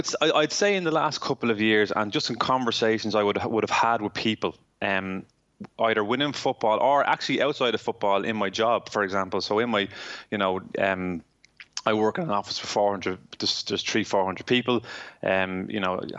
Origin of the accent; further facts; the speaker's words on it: Ireland; You know, as Irish people, we're trying to survive this crisis together.